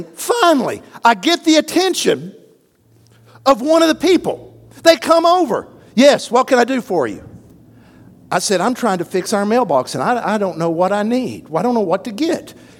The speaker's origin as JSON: {"language": "English", "town": "Athens", "region": "Tennessee", "country": "United States", "tie": "born or raised there", "said": "Growing up in Little Athens, Tennessee, population 12,000, yahoo, on the corner of Main Street in Athens, around the courthouse, there was Cherokee Hardware."}